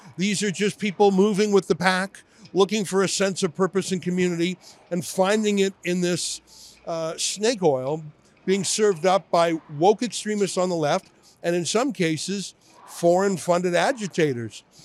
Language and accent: English; Canada; I'm from Canada